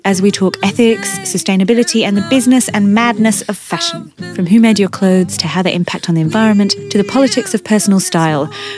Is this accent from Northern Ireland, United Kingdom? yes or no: no; Leeds, Yorkshire and the Humber, United Kingdom; now in Australia; I'm from Leeds, so I was not made for Australian sunshine.